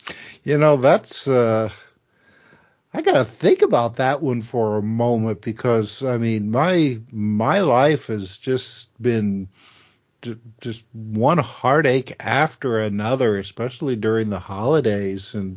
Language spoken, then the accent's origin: English; Indiana, United States; I grew up in the Midwest in central Indiana